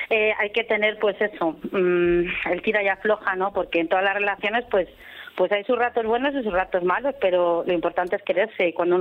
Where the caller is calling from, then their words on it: Segovia, Castile and León, Spain; de Segovia.